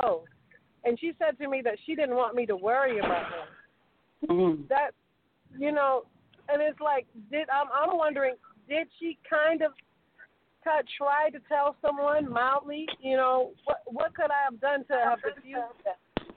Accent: Florida, United States; We actually have a tour starting in Lake County. I'm from Florida.

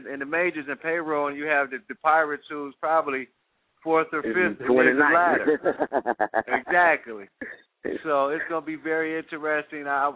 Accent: Cleveland, Ohio, United States; And I know they're from Pittsburgh, and I'm from Cleveland.

